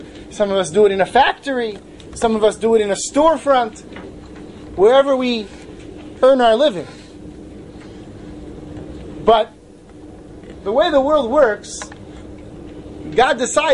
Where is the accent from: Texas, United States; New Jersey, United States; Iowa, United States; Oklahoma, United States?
New Jersey, United States; I grew up in New Jersey and there's this place nearby called Staten Island.